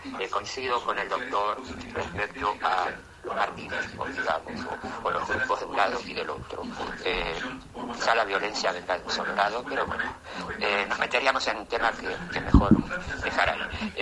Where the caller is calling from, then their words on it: Palermo, Buenos Aires, Argentina; soy de Palermo.